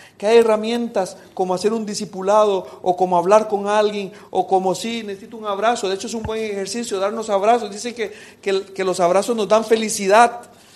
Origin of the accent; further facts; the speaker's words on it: Costa Rica; hace un tiempo en mi país, en Costa Rica, hice un reto